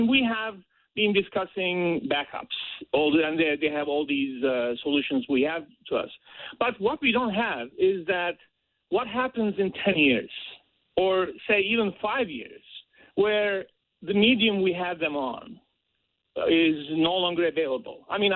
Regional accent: Turkey; I'm from Turkey, actually.

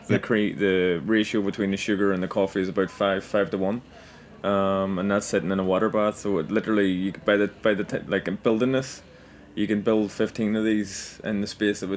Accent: Northern Ireland, United Kingdom; so obviously we're from Antrim.

